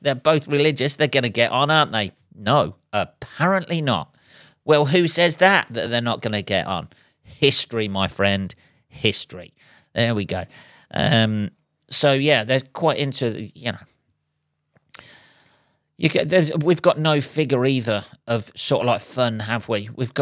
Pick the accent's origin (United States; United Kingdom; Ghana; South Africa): United Kingdom; England; you could throw a dart anywhere in the world as an English person, go there and go, ah, what the fuck?